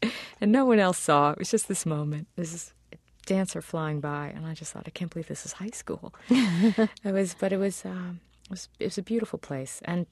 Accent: Flushing, New York, United States; born or raised there

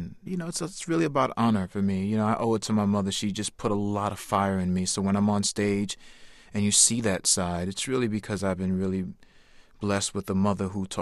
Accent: New York City, New York, United States; I'm Puerto Rican and Norwegian from descent, and I grew up born and raised in New York City, and I stood out amongst my friends and my community.

